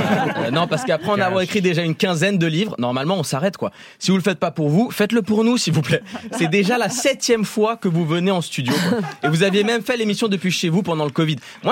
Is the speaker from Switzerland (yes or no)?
yes; Switzerland; Et en tant que Suisse, ça me fascine de voir autant de diversité culinaire